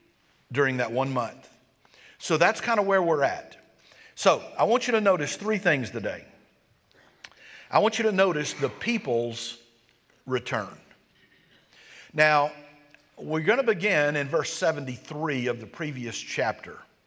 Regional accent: the South, United States; It was something that was a part of growing up in the South.

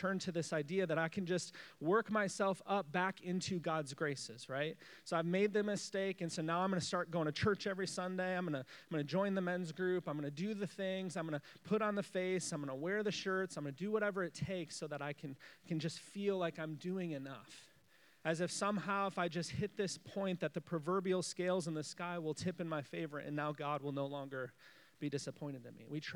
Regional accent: Michigan, United States; and I grew up in West Michigan

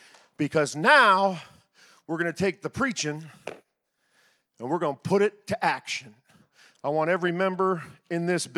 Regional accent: Niles, Ohio, United States; But we fellowshipped with a predominantly African-American church from Youngstown, Ohio. I'm originally from Niles.

